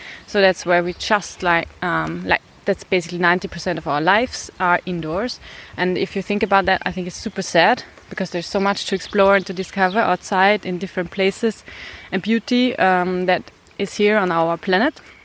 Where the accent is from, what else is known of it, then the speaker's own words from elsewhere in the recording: Austria; English is a second language; I'm from Austria